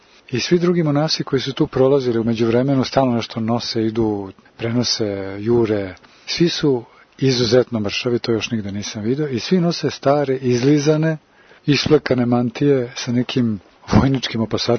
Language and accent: Serbian; Serbia; ja sam iz Srbije